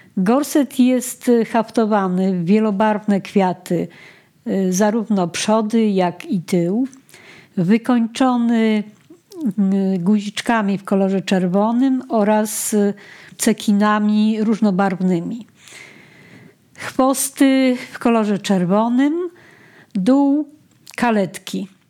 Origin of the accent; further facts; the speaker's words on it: Kraków, Lesser Poland, Poland; Mieszkam od urodzenia w Bronowicach, na ulicy Bronowickiej.